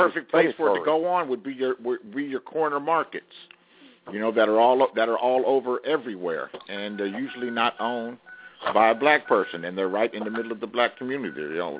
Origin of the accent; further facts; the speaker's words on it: Inglewood, California, United States; They advertise where I grew up in Inglewood, and which is like right in the middle of Los Angeles. It's just a municipality inside of Los Angeles.